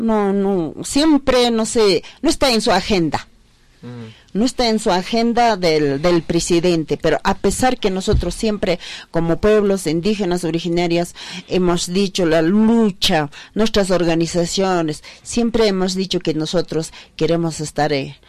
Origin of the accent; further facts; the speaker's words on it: Peru; y nosotros somos, decimos como pueblos originarios, seamos quechuas, amazónicos, aymaras, somos del Perú.